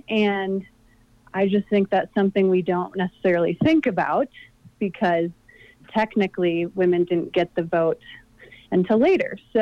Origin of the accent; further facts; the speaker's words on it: Midwest, United States; I didn't grow up in Colorado, I grew up in the Midwest